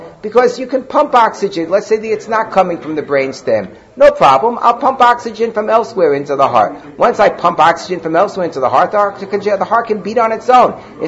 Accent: Muncie, Indiana, United States; I grew up in Muncie

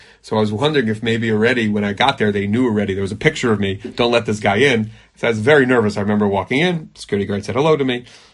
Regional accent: Israel; English is a second language; I don't have such great grammar. I don't have such... I'm from Israel. I'm not so good.

